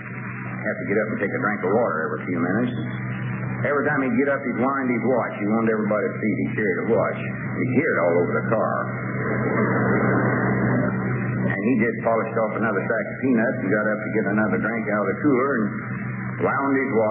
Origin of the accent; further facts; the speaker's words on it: Arkansas, United States; You know, I'm proud that this is my home state. Born over here in Polk County.